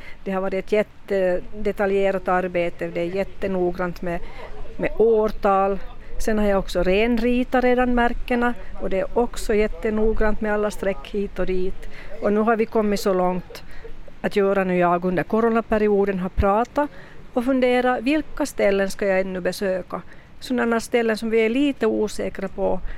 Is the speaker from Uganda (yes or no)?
no; Västanfjärd, Southwest Finland, Finland; Jag har hittat till exempel min hemkommun Västanfjärd tre gårdar med ett A.